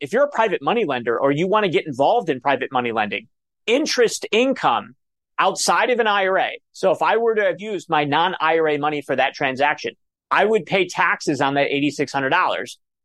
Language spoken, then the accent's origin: English; Cleveland, Ohio, United States; I'm from Cleveland, Ohio, by the way.